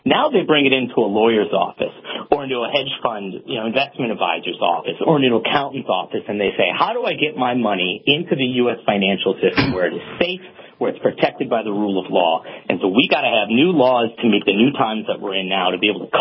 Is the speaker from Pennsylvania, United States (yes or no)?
no; Cleveland, Ohio, United States; I'm from Cleveland.